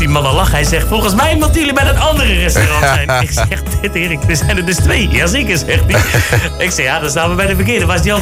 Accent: North Brabant, Netherlands; Ik zei, we komen uit Brabant.

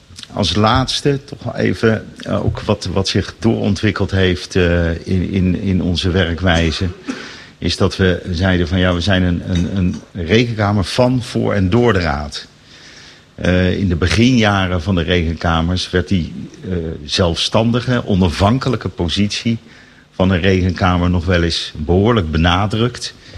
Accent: Noordwijk, South Holland, Netherlands; Ik kom zelf uit Noordwijk. Noordwijk aan zee. Dorpje aan zee. Prachtig dorpje. Het mooiste bloemencorso van Nederland.

